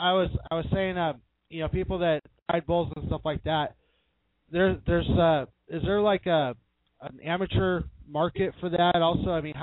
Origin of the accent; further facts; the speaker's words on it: Jacksonville, Florida, United States; I'm in Florida right now. I'm originally from right here in Jacksonville.